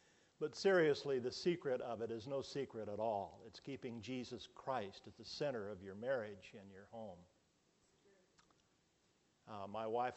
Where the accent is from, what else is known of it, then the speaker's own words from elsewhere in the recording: Indianapolis, Indiana, United States; I think I mentioned that I'm from Indiana, so it's great to be back home again in Indiana. I grew up in Indianapolis, just near Speedway, actually. Went to Ben Davis High School.